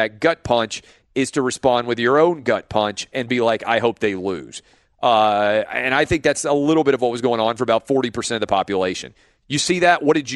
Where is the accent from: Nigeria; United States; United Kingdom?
United States; I try not to get wrapped up in the individual opinions of athletes and just root for them because I'm an American.